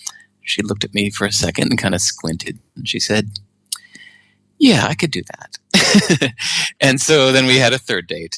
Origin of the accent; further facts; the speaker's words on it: Hinsdale, Illinois, United States; also born or lived in England; So at the age of five, I grew up in Hinsdale, Illinois, about 25 miles outside of Chicago is kind of where I went to grade school and high school and stuff.